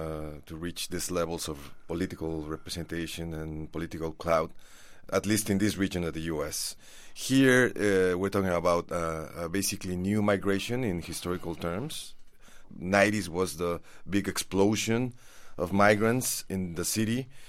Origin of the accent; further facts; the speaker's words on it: Mexico City, Mexico; now in New York, United States; I was born in Mexico City, born and raised, actually.